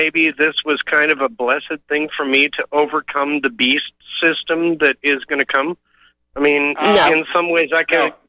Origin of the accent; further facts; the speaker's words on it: Ontario, Oregon, United States; born there; now in California, United States; Well, actually, I was born in Ontario, Oregon, but I'm living in California now